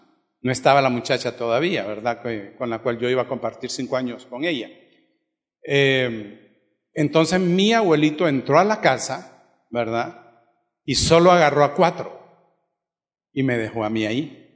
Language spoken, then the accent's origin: Spanish; Tegucigalpa, Francisco Morazán, Honduras; born there; Ok, yo nací en Tegucigalpa.